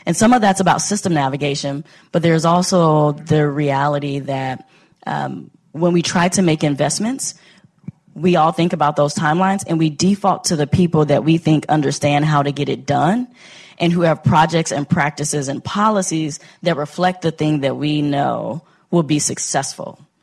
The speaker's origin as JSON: {"language": "English", "town": "Chicago", "region": "Illinois", "country": "United States", "tie": "born or raised there", "said": "I'm originally from Chicago."}